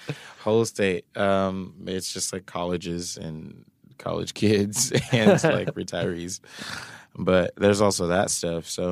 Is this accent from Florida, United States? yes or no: yes; Bradenton, Florida, United States; In Bradenton in Florida.